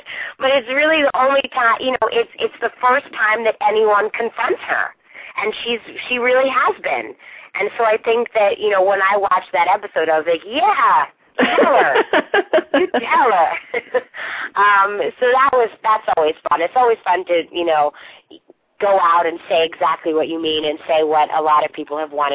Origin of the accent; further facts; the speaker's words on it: the North, United States; because I'm from the North, so I'm not from the South, so I think that the more Southern the phrases are, the more I love them.